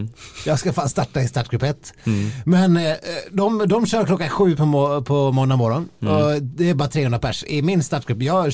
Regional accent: Dalarna County, Sweden; de 3-4 gångerna jag har varit hemma i Dalarna under vintern och haft med mig skidorna

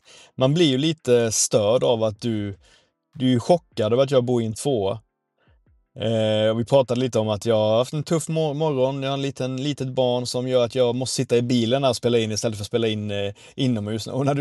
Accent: southern Sweden, Sweden; also born or lived in Gothenburg / Stockholm; jag är också uppvuxen i södra Sverige så vi spelade ju på fina gräsplaner från och med början av mars ungefär.

